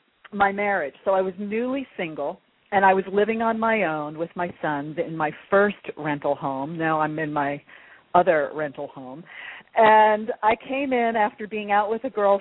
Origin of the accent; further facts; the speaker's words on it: New York City, New York, United States; born there; I was born in New York, so there's a connection there, her name.